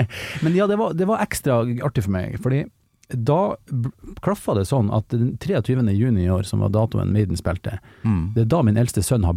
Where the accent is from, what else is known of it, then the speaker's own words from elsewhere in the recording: Mo i Rana, Nordland, Norway; Ja, nei, Gruben, utenfor Mo i Rana.